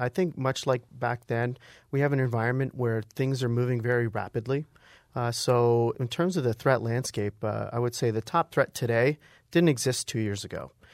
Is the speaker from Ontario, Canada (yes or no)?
yes; Windsor, Ontario, Canada; being born and raised in Windsor, Ontario, but did all my professional schooling in Michigan.